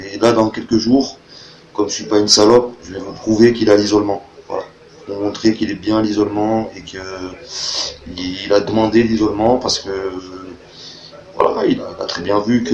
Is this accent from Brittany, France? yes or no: no; Lyon, Auvergne-Rhône-Alpes, France; Bon, je suis un pélo du secteur, je suis de Lyon.